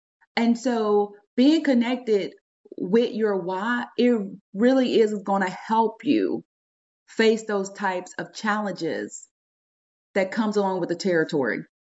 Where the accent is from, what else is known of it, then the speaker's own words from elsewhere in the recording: Texas, United States; I'm from Texas, so we have a saying, you know, we are Texas strong, we have tough skin, we are resilient people, okay?